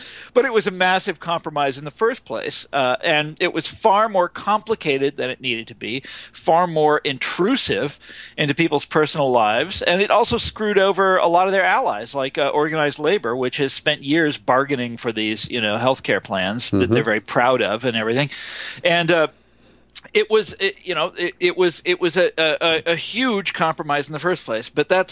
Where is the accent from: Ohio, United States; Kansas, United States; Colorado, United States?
Kansas, United States; Johnson County; I grew up in Johnson County, Kansas, which is a suburb of Kansas City.